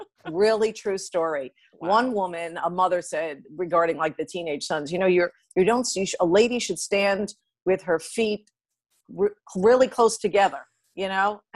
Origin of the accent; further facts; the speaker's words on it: Long Island, New York, United States; I mean, we grew up in New York on Long Island, and, you know, he'd watch his teams with such passion, and highs and lows.